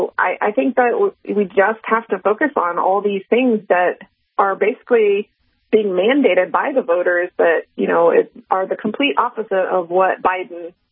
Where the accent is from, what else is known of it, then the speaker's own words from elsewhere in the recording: Pittsburgh, Pennsylvania, United States; born there; so I was born in Pittsburgh. My parents are from Braddock.